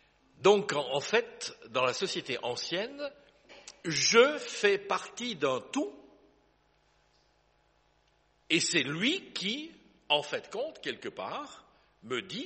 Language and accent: French; Liège, Wallonia, Belgium; moved away; je suis parti de la Belgique, mais dans la Belgique, je suis quand même un Wallon. Et moi … je suis né à Liège. À Liège, Liège.